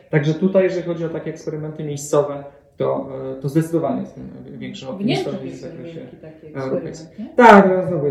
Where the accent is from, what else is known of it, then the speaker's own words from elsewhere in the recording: Pomeranian Voivodeship, Poland; No ja pochodzę z Trójmiasta, ale w dużej mierze jestem związany z Wielkopolską